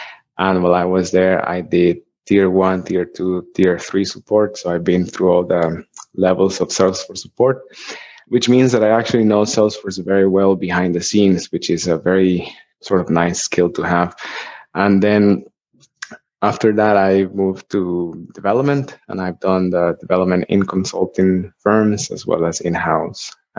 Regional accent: Costa Rica; now in Ireland; I'm from Costa Rica in Central America, but I'm actually in Ireland right now. I've been here for 6 years.

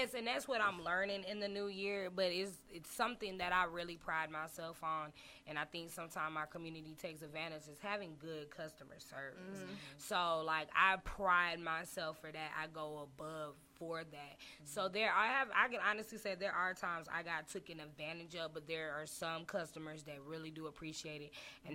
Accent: Dallas, Texas, United States; I grew up in Dallas, but I left Dallas for certain reasons

